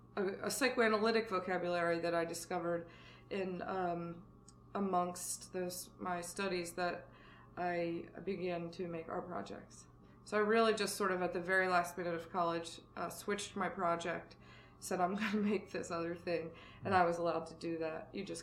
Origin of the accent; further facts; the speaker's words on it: Maryland, United States; born there; I was born in Maryland, and I have two moms.